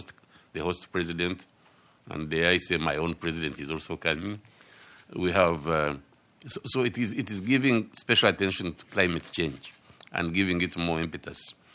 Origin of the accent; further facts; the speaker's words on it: Uganda; although I come from Uganda, and I'm proud to be from Uganda.